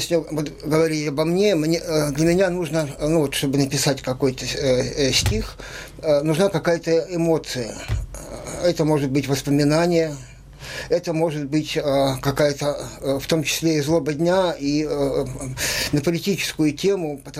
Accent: Crimea, Ukraine; мы в детстве жили в Крыму, и это для меня вторая, а может быть, и первая родина.

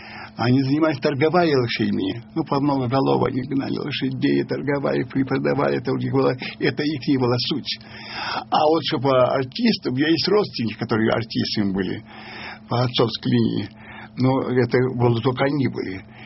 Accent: Volga region, Russia; Ну и как-то заехали мы в Казань, вообще-то мы из Волги.

